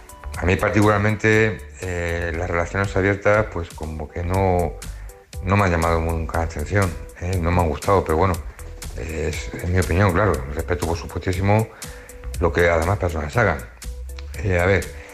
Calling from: Móstoles, Community of Madrid, Spain; de Móstoles

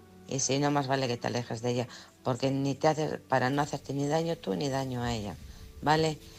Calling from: Alcorcón, Community of Madrid, Spain; de Alcorcón.

